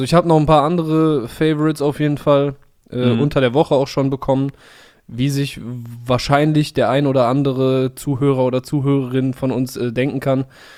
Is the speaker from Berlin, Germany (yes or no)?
no; Cologne, North Rhine-Westphalia, Germany; Das ist ja für mich als Kölsche Jung so fast wie so ein an Karneval Samstag